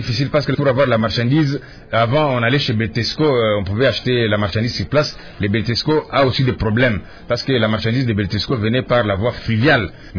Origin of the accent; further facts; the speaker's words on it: Mbuji-Mayi, Kasaï-Oriental, DR Congo; on n'a pas de société ici chez nous en Mbujimayi